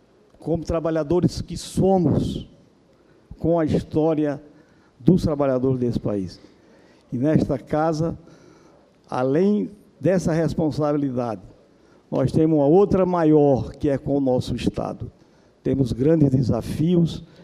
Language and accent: Portuguese; Piauí, Brazil; como piauiense, dizer que sou testemunha da sua história, da sua vida, como cidadã, como uma pessoa que nasceu no campo, se orgulha em dizer que foi quebradeira